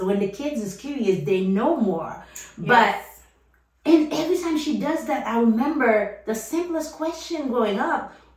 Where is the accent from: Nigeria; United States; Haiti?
Haiti; English is a second language; like we used to do growing up in Haiti, and people go cook for you and doing your laundries and doing everything for you.